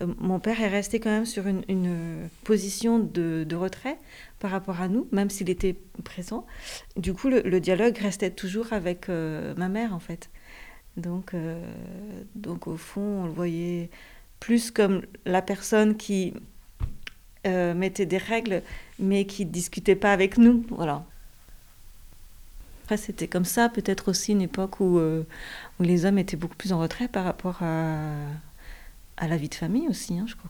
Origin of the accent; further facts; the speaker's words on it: Toulon, Provence-Alpes-Côte d'Azur, France; born there; now in Brest, France; je suis née à Toulon, je vis à Brest et je suis artiste plasticienne.